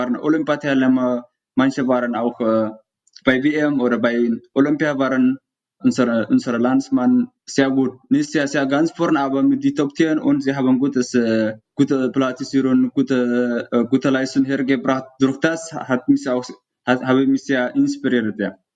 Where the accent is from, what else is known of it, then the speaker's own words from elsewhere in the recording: Eritrea; now in Germany; ich komme aus Eritrea, ich lebe seit 7 Jahren in Deutschland, beziehungsweise in Bayern, in Traunschen.